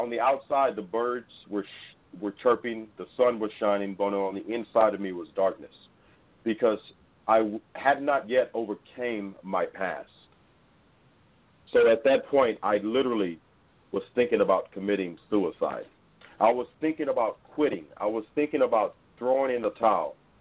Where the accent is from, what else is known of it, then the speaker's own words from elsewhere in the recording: Houston, Texas, United States; Absolutely. I grew up in Houston, Texas. 1980 is the year that I was born. I grew up in a broken home.